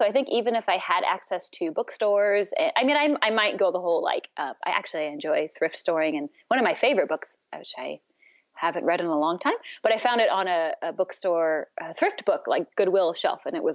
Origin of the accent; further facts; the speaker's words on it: Washington, United States; now in Tijuana, Mexico; but I grew up in the Northwest in Washington State. My husband and I, we actually both are from Washington State. He's from the eastern side and I'm from the western side. But we met here in Tijuana probably about 16, 17 years ago.